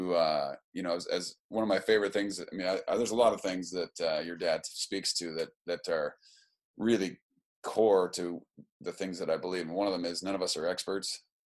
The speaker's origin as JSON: {"language": "English", "town": "Caputa", "region": "South Dakota", "country": "United States", "tie": "born or raised there", "said": "my early childhood was in a little town called Caputa. That's Caputa. And it's a little tiny town, just about 13 miles outside of Rapid City."}